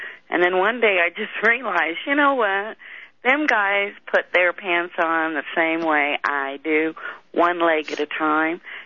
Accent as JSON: {"language": "English", "country": "United States", "said": "Being an American, and it's about the only thing I can"}